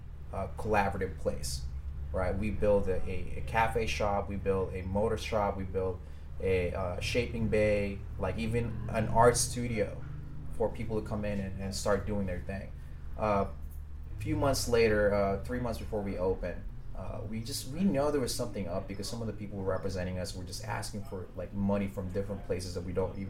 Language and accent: English; Philippines; You know, I came from Philippines. I came from a place where I never even had anything.